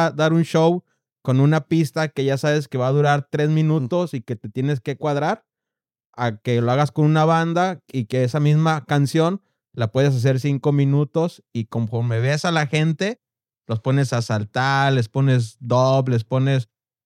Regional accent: Guadalajara, Jalisco, Mexico; Fácil, en la época de mi adolescencia, ahí en Santa Tere, había más de 20 bandas ensayando.

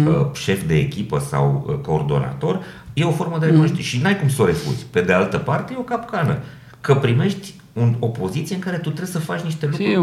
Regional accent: Maramureș County, Romania; și eu vin din Maramureș

